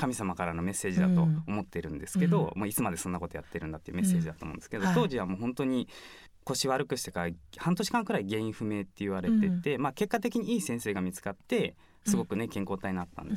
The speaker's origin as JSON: {"language": "Japanese", "region": "Tokyo", "country": "Japan", "tie": "born or raised there", "said": "僕ずっと20年以上東京で生まれ育ったんで"}